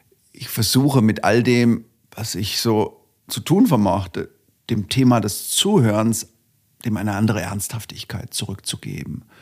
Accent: Tübingen, Baden-Württemberg, Germany; Aber ich komme ja aus Tübingen, der Hauptstadt des Idealismus.

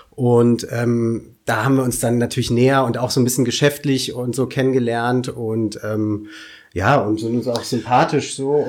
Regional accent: Kassel, Hesse, Germany; born there; komme auch gebürtig aus Kassel und bin seit ein paar Jahren auch im Eventbereich tätig.

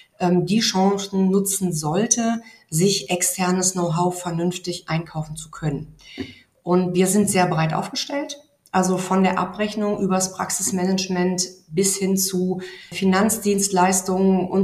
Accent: Lower Saxony, Germany; Ich komme aus der Region Hannover, bin da auch sehr verwurzelt mittlerweile.

